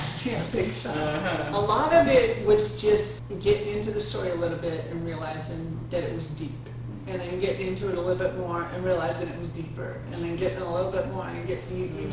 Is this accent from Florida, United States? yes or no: no; Montana, United States; I grew up in Montana.